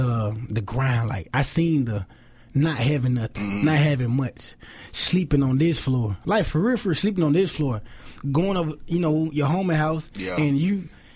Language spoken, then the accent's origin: English; Atlanta, Georgia, United States; Like, even if you go, like, where I'm from, like, I grew up in Summerhill, mm-hmm. you know what I'm saying, right by Turner Field.